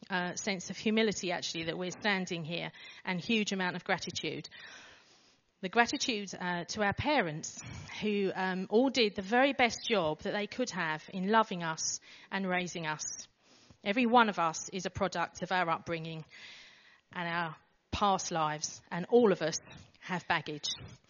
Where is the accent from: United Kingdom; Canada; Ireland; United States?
United Kingdom; Billericay, East of England; We grew up in Billericay.